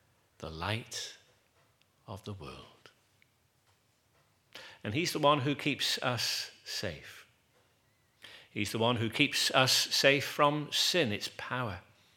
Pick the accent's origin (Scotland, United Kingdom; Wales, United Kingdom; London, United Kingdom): Wales, United Kingdom; Wrexham; I was brought up in Wrexham, a number of collieries around there. My grandfather was a miner, a collier.